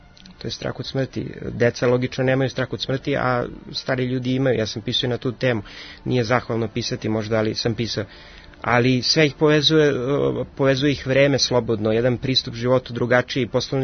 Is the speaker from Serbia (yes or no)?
yes; Belgrade, City of Belgrade, Serbia; Imam 23 godine, iz Beograda sam